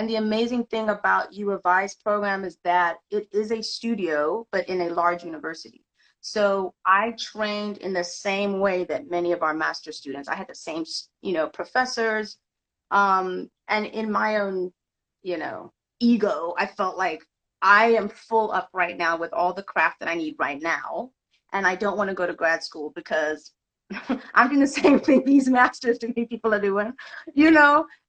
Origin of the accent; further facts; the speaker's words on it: Zimbabwe; also born or lived in Kenya; I grew up in Zimbabwe and in Kenya, and the notion of even being an actor was never, it wasn't that it was quelled, it just, I didn't see it represented around me.